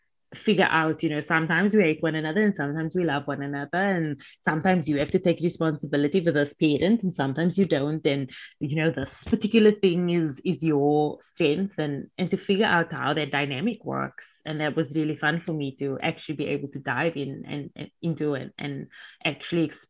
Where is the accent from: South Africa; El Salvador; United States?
South Africa; being a South African romance author is not the same experience as being a US or UK romance author.